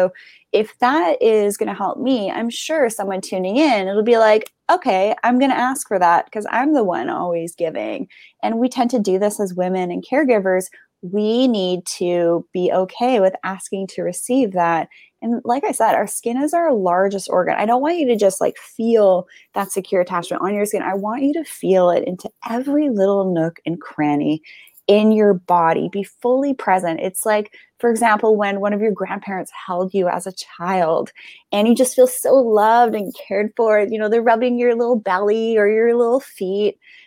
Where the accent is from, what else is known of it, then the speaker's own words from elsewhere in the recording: Canada; And, as Canadian, I can't just move to the U.S. to Hawaii either.